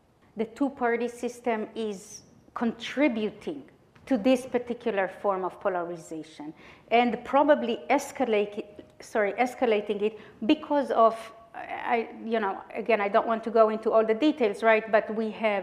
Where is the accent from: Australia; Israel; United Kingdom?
Israel; English is a second language; moved away as an adult; As you may be able to guess from my name or my accent, I'm coming here from Israel. I'm an immigrant from Israel